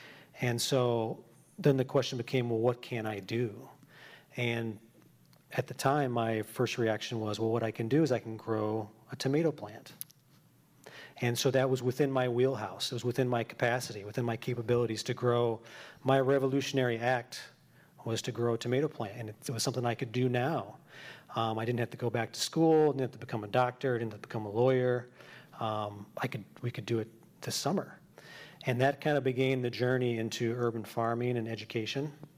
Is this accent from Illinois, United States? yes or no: yes; Evanston, Illinois, United States; also born or lived in New Mexico; I used to live out west in New Mexico for a number of years, and that was the first time, being born and raised in Evanston, basically